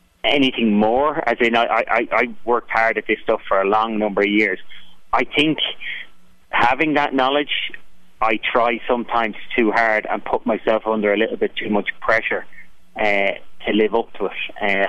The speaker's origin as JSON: {"language": "English", "country": "Ireland", "tie": "born or raised there", "said": "growing up in Ireland"}